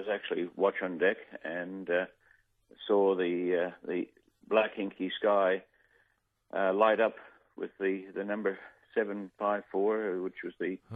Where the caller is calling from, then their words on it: Perth, Western Australia, Australia; Yes, I'm ringing from Perth.